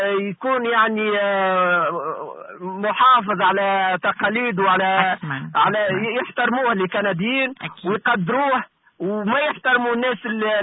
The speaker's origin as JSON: {"language": "Arabic", "country": "Tunisia", "moved": "yes", "lives_now": "Canada", "said": "ولكن أنا نبقى مهاجر يعني نبقى je suis pas canadien je suis un tunisien"}